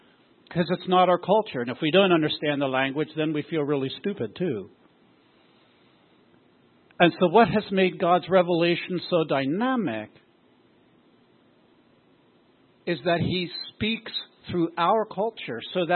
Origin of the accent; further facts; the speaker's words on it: Lancaster, Pennsylvania, United States; Out in Lancaster, I'm from Lancaster, Pennsylvania, and we've had limited mornings with the sun rising.